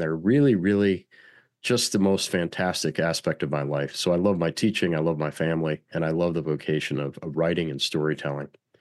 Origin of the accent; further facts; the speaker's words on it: Buffalo, New York, United States; also born or lived in St Andrews, Scotland / Bethesda, Maryland; I was born in Buffalo, New York. That's where I live now. And I've lived there most of my life